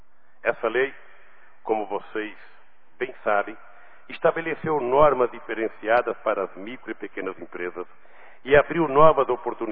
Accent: Brazil; uma oportunidade excepcional para mim como brasileiro e como presidente da República.

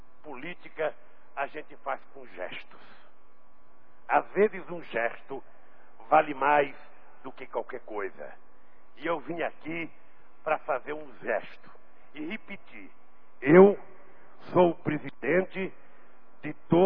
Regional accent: Brazil; Nós todos somos brasileiros, somos irmãos

